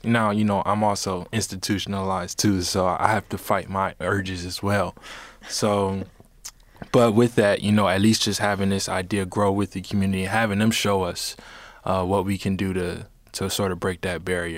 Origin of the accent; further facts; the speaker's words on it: Maryland, United States; Yeah, so growing up in Maryland, where I was introduced to cello